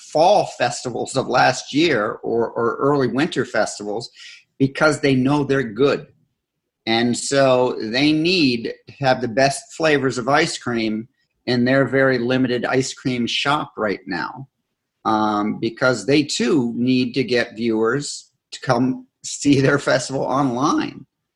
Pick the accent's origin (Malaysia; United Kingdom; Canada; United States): United Kingdom; Scotland; but I'm Scottish, so I like to hold grudges.